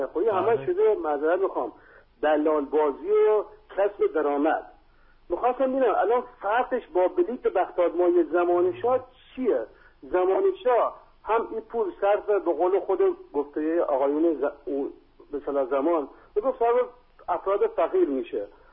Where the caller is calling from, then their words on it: Ahvaz, Khuzestan, Iran; سلام قربان، من از اهواز هستم جناب.